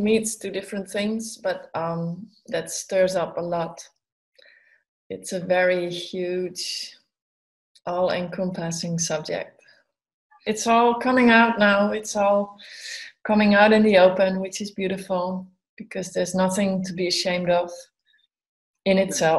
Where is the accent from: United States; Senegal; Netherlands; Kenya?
Netherlands; Amsterdam, North Holland; I'm from Amsterdam. I've been living there for about 30 years now, a little bit more, I guess.